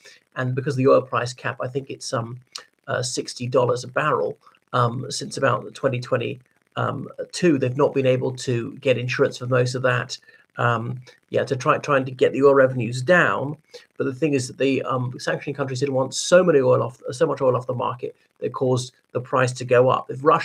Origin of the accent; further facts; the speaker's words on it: Ireland; from Ireland.